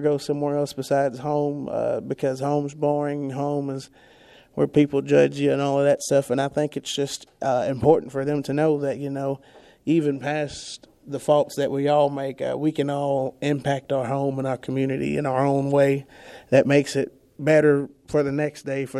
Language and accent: English; Kentucky, United States; Yeah, I grew up in Trigg County and went through the Trigg County FFA program with Jody P. Poole and Karen Nocox.